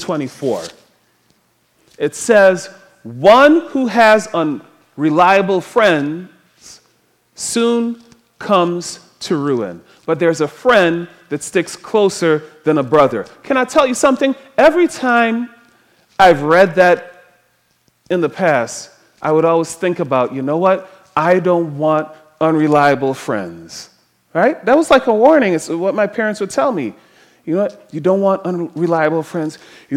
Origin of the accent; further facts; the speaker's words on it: Detroit, Michigan, United States; I grew up in Detroit. That's how it works, right?